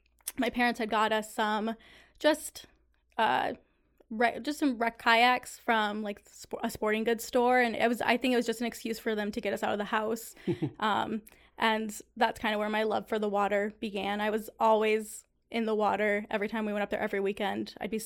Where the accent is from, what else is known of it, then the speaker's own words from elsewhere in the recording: Michigan, United States; also born or lived in Wisconsin; I grew up right on the Wisconsin-Michigan border, so it's just like right there. I actually spent my first, up until like fourth grade, in Wisconsin, and then we moved to Michigan for a better school system.